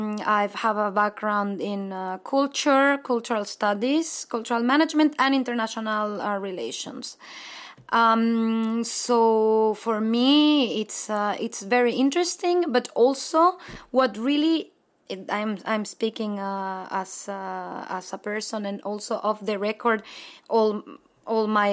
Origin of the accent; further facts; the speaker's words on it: Mexico; English is a second language; I am not European. to start with, I'm from Mexico, so for me it's super interesting to when I arrived here